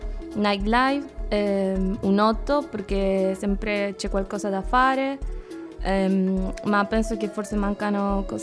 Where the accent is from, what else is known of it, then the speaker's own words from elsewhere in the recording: Santiago, Santiago Metropolitan, Chile; Italian is a second language; now in Cagliari, Italy; Di Santiago, la capitale di Cile.